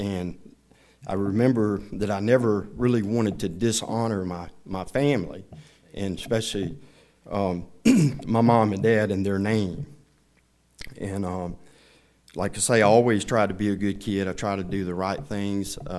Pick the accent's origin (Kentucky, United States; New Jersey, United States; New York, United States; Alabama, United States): Alabama, United States; Paul; also born or lived in Evergreen, Alabama; So, I was born in Evergreen, Alabama in 1961. I'm getting old like Brother Gene, but I grew up in a little community called Paul, Alabama.